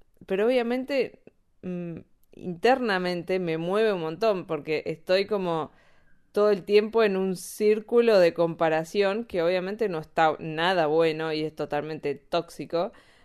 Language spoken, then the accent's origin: Spanish; Argentina; now in Spain; cuando nos mudamos de Argentina a España justamente, y cómo fue todo ese proceso de emigrar, de la ciudadanía, del NIE.